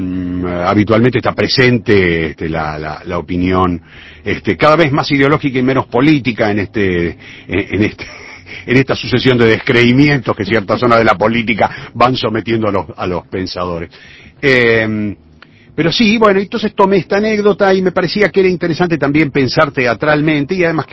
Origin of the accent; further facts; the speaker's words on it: Argentina; sobre todo en mi país, no tanto en Uruguay, que tiene una tradición de teatro romántico muchísimo más fuerte y muchísimo más importante que la Argentina, que hemos tenido como esa otra onda más del realismo